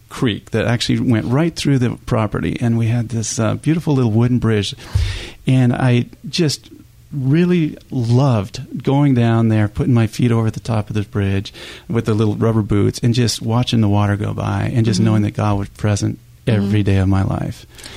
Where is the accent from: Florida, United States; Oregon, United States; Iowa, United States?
Oregon, United States; I grew up Catholic up in Oregon and on a little farm